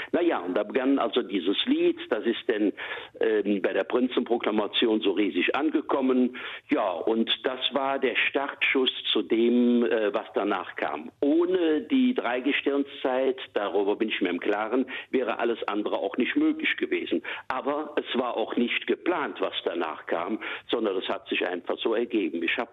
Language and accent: German; Cologne, North Rhine-Westphalia, Germany; accent: Kölsch; das war die Südstadt damals, wo ich groß geworden bin. Und das war natürlich der Ursprung für alles. Da ist die kölsche Sprache mir in die Wiege gelegt worden. Denn da sprach man nur Kölsch. Da gab es keinen, der Hochdeutsch sprach.